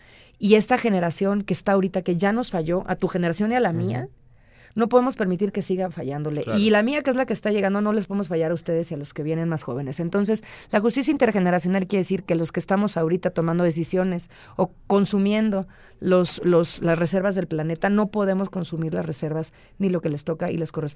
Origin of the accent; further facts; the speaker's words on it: Querétaro, Mexico; Yo soy queretana, Querétaro es un ejemplo de parques de generación de energía eólica